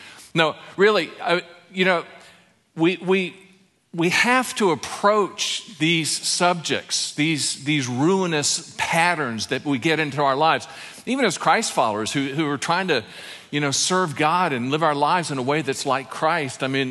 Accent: Ireland; That's not to say that I don't get angry, but I'm Irish, and you know, the Celtic gene, you know, has anger as a part of it.

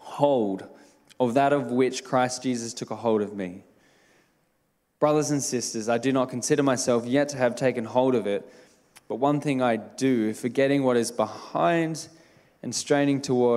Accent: Mundaring, Western Australia, Australia; because I grew up in Western Australia, in Mundaring, it was like a very hilly area.

